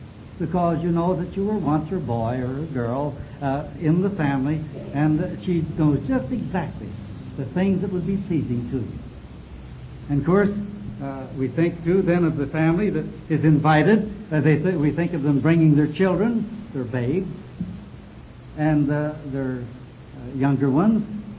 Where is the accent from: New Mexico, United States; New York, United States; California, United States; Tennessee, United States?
California, United States; Los Angeles; She knew that I was from Los Angeles, from that particular family there.